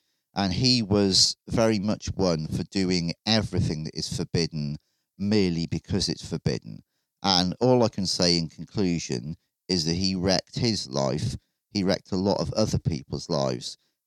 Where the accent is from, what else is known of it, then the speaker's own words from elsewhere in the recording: Wales, United Kingdom; or Crowley if you're posh in English, and I'm Welsh and I'm not posh, so I'll continue to call him Crowley